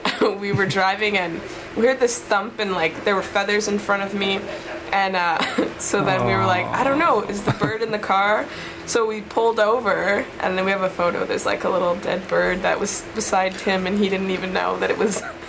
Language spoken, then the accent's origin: English; Toronto, Ontario, Canada; We're from Toronto. And it's we're just doing a tour of the West Coast right now.